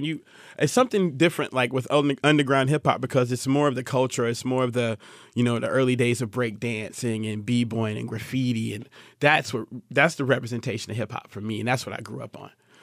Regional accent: Augusta, Georgia, United States; also born or lived in Savannah, Georgia; I was born in Savannah, Georgia, and I moved to Augusta when I got to high school.

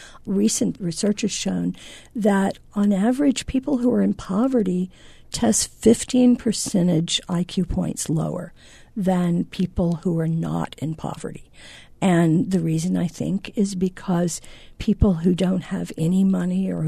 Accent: Florida, United States; I'm from Escambia County, and it hurt me to think of the community that I love as being really racist.

